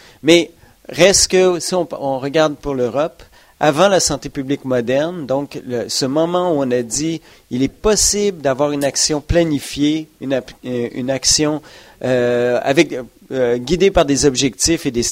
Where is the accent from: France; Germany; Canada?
Canada; Quebec; moved away as an adult; ça fait déjà 5 ans que j'ai quitté le Québec, mais j'ai été formé là.